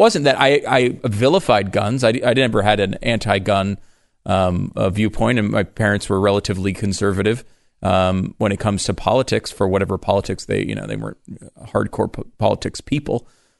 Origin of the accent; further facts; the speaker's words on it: Connecticut, United States; I grew up in Connecticut, And there was a very little gun culture around me.